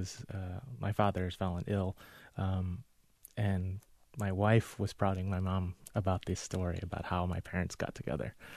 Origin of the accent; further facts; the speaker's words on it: Incheon, South Korea; I was born in South Korea in a small harbor town in the northern part of South Korea called Incheon. Where my family was from and lived.